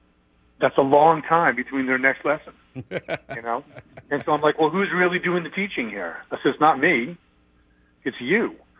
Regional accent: Maine, United States; You know, I grew up on the water. I grew up fishing up in Maine with my dad.

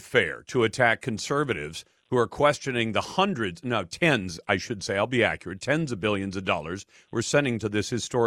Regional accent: United States; I've got a dog in the fight because I'm an American taxpayer

